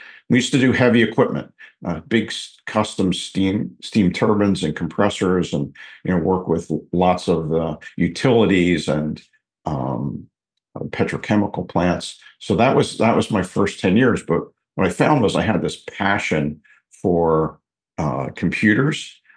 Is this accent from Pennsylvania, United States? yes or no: yes; Levittown, Pennsylvania, United States; I was born and raised in Levittown, Pennsylvania. You know, my dad worked for the government. My mom was a stay-at-home mom.